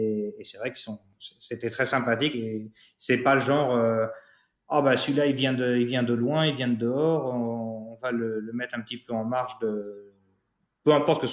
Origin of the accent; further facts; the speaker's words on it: Spain; French is a second language; ils remarquent un petit accent et ils disent, ah, vous avez un accent, vous êtes d'où? Je viens d'Espagne.